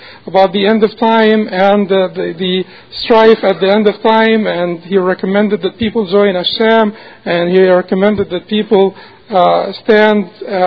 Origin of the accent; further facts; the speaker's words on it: Alexandria, Alexandria Governorate, Egypt; there is a difference between Alexandria, Egypt, my hometown, being attacked, and Mecca being attacked.